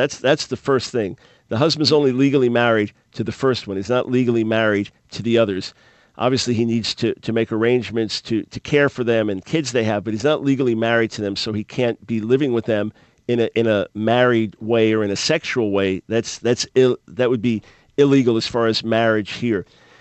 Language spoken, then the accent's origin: English; New York, United States; I'm from New York.